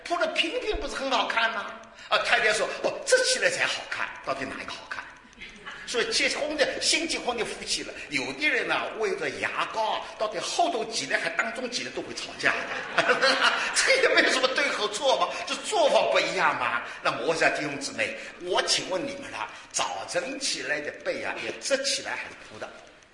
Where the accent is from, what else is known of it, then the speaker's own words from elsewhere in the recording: Jiangsu, China; 我是江苏人，我那人是东北人，南北籍的